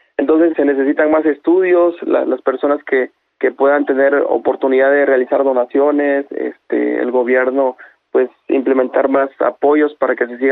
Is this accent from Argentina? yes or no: no; Mexico; como mexicanos nos representa